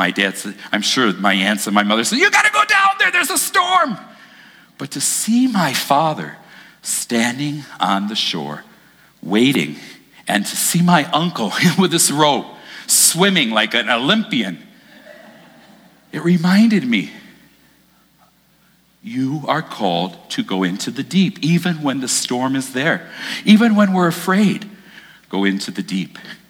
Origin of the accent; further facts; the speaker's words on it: Michigan, United States; also born or lived in Japan; I said, I need water. I'm from Michigan. I'm a Michigander.